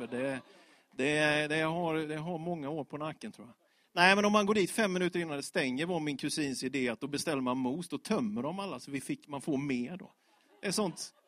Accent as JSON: {"language": "Swedish", "town": "Björkeby", "country": "Sweden", "tie": "born or raised there", "said": "jag växte upp med UV-scout och jag har varit i Allians. Men annars är jag uppvuxen i en liten pingstförsamling. På Vischan, på den lilla orten Björkeby."}